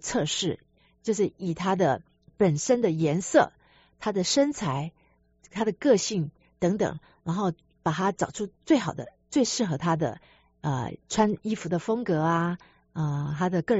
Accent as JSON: {"language": "Chinese", "region": "Taipei", "country": "Taiwan", "tie": "born or raised there", "moved": "as an adult", "said": "我是台湾出生长大的台北人，在台湾受了大学教育以后去了英国读书的。那我的毕业学校是在台湾其实很有名的国立台湾艺术大学。"}